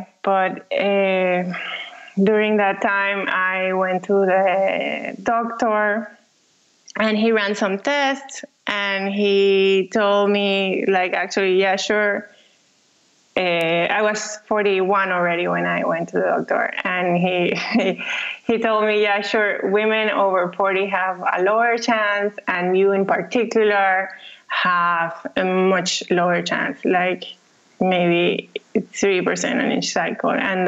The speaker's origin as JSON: {"language": "English", "country": "Panama", "lives_now": "Germany", "said": "I come from Panama, and I live in Germany with my husband that I met in India."}